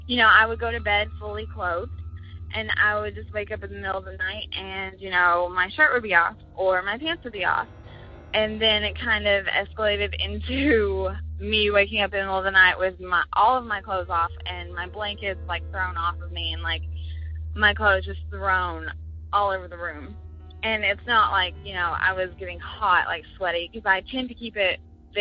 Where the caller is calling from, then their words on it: Kentucky, United States; I'm calling from Kentucky.